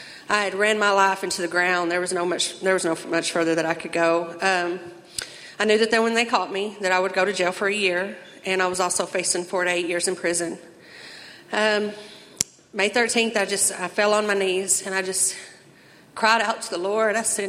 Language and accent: English; Cookeville, Tennessee, United States; I'm 35 years old. I'm from Cookeville, Tennessee.